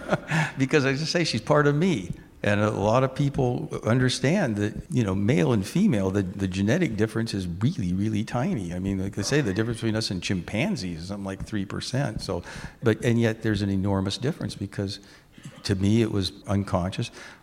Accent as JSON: {"language": "English", "town": "Seaside", "region": "Oregon", "country": "United States", "said": "And because I came from Seaside, which was 15 miles south of Astoria, we had the Seaside Signal."}